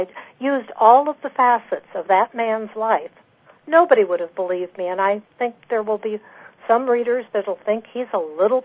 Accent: West Coast, United States; I'm from the West Coast

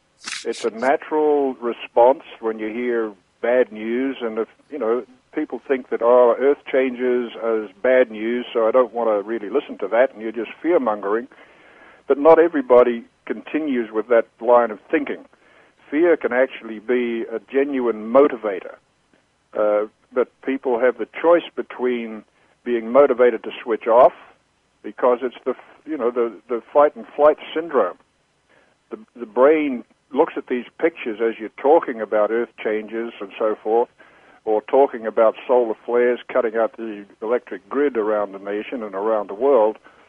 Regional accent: New Zealand; now in United States; my background is that I'm from New Zealand. I've lived in the States for about 20 years now.

